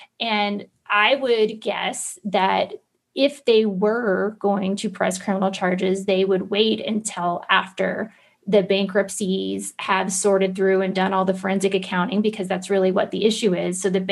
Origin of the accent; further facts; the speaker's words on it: Florida, United States; I grew up poor in Central Florida.